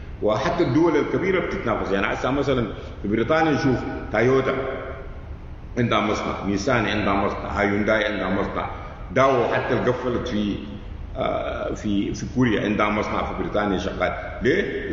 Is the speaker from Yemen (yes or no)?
no; Sudan; يعني عندنا في السودان أسوأ قانون أراضي